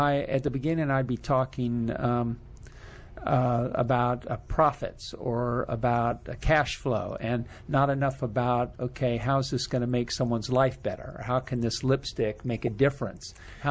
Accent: Fairfax, Virginia, United States; I grew up my last couple of years in Fairfax, went to a high school here, W.T. Woodson. My family lived in the area.

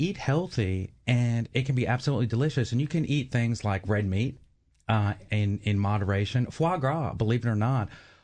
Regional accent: New York City, New York, United States; born there; also born or lived in South, United States; I was actually born in South Bronx, New York City.

